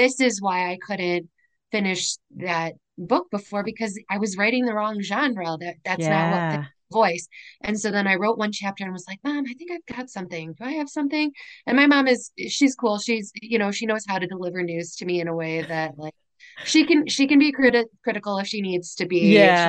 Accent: Chicago, Illinois, United States; So, I mean, my cousins lived in all different suburbs.

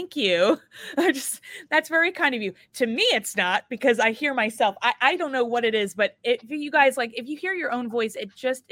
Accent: Philadelphia, Pennsylvania, United States; accent: Philly; And sometimes my Philly accent pops out and I'm like, I don't know where that came from.

